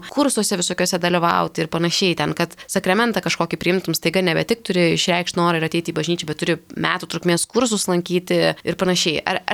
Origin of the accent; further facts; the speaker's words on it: Utena, Utena County, Lithuania; now in Vilnius, Lithuania; man bent jau ten, kur aš iš Utenos kilus, man atrodo, kad jis yra labiau telkiantis, negu tarkim Vilniuje, kur man pačiai irgi atsikrausčius buvo didelis iššūkis rasti parapiją